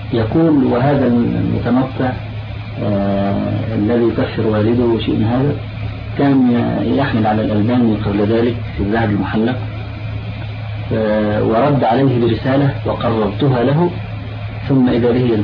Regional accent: Egypt; طلعت حديثا عندنا في مصر

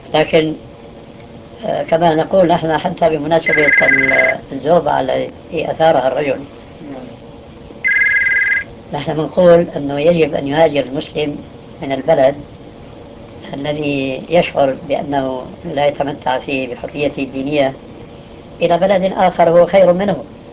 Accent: Syria; now in Saudi Arabia

